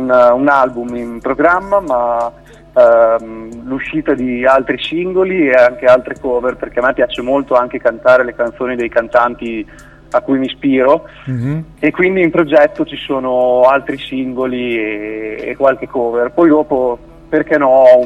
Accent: Bagnacavallo, Emilia-Romagna, Italy; come hai anticipato, ho 26 anni, vengo da Bagnacavallo, in provincia di Ravenna

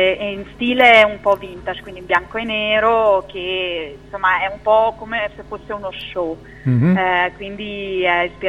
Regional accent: Trentino-Alto Adige, Italy; e vengo dalla provincia di Bolzano

